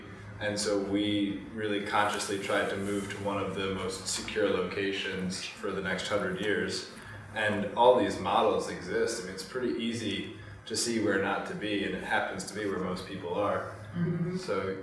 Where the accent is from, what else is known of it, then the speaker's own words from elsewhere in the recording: Washington, District of Columbia, United States; born there; And I was born in Washington, D.C., and people were starting to talk about it.